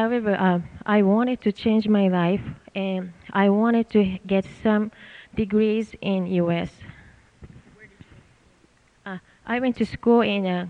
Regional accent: Urawa, Saitama, Japan; English is a second language; I came from Japan. I came from the city which name is Urawa, and it's located suburb of Tokyo.

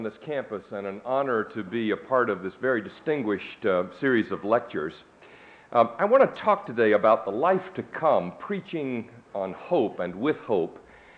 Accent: Atlanta, Georgia, United States; I was back in my hometown of Atlanta, Georgia, to visit my aging parents

